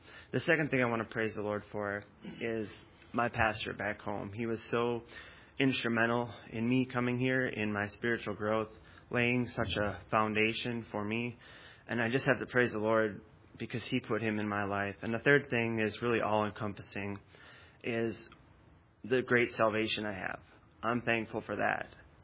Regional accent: Wisconsin, United States; I'm from Wisconsin.

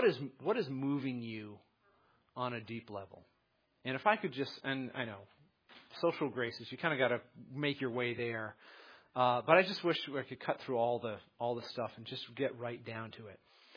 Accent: New England, United States; I'm from New England. We are a reserved people.

